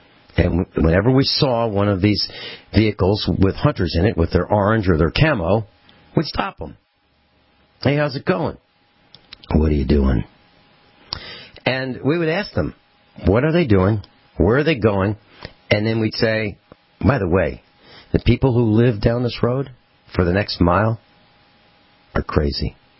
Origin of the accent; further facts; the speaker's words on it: Virginia, United States; Because I came from Virginia … I'm obviously in the mob